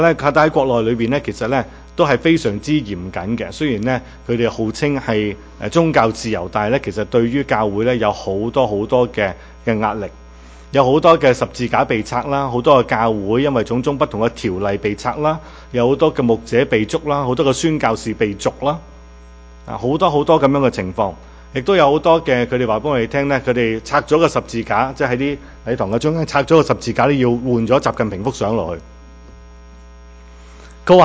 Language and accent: Chinese; China; 当我自己身为一个中国人，我都是关心爱我自己的祖国，爱我的同胞。